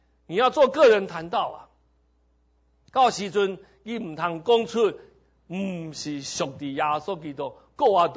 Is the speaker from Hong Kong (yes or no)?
no; Taiwan; 因为我是台湾人，我敢安尼讲